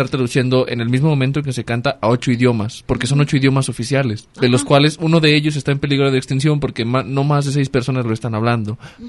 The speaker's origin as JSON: {"language": "Spanish", "country": "Mexico"}